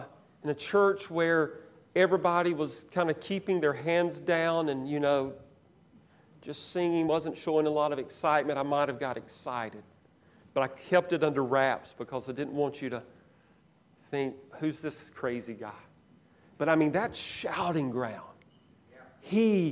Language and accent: English; Georgia, United States; He was a farmer near where I was raised in Georgia, and he leased land from this lady.